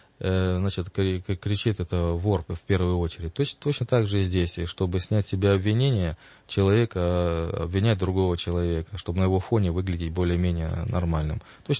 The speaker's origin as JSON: {"language": "Russian", "town": "Luhansk", "region": "Luhansk Oblast", "country": "Ukraine", "said": "Я из Луганска, да"}